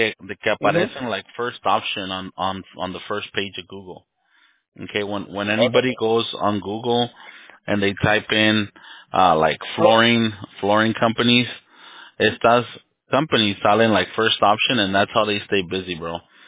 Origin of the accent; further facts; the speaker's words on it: Lynwood, California, United States; I'm born and raised in Linwood, bro.